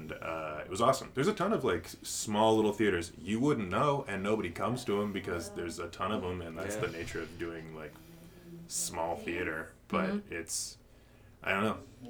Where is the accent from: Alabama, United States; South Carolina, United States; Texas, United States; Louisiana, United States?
Texas, United States; Houston; Baby, Houston. Houston, right. Central Houston.